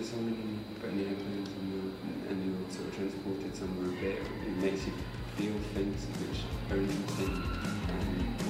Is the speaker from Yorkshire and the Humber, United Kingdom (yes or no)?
no; London, United Kingdom; because we're from London